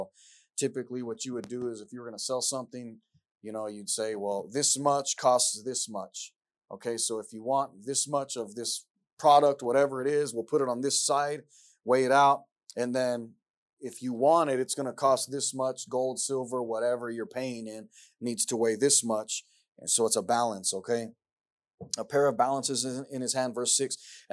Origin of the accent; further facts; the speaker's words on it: United States; And as an American, it just frustrates me to know that this is what's going to happen